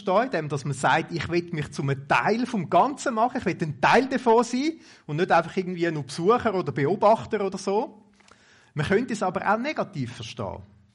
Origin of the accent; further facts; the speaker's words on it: Wallisellen, Zurich, Switzerland; Ich bin aufgewachsen in Wallisellen, ist auch ganz in der Nähe.